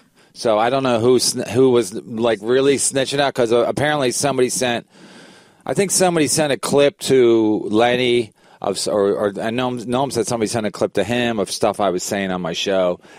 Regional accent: Philadelphia, Pennsylvania, United States; I'm from Philadelphia. That's how we talk. Maybe Wednesday.

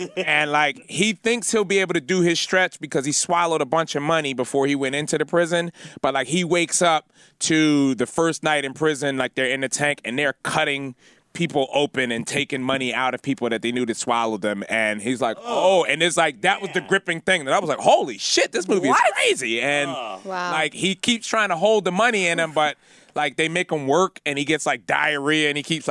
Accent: Philadelphia, Pennsylvania, United States; No, I'm from Philly, but you know.

